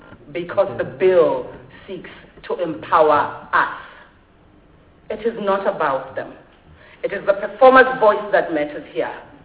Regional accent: South Africa; I am a South African actor.

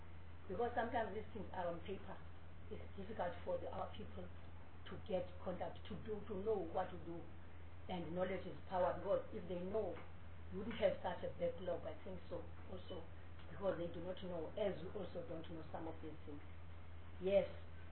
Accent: Eastern Cape, South Africa; I come from the Eastern Cape, that's why.

